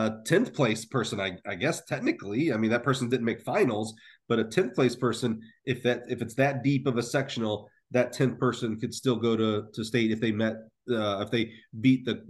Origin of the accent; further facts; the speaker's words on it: Alabama, United States; And, you know, being my home state, I'm so happy that, you know, Alabama stepped up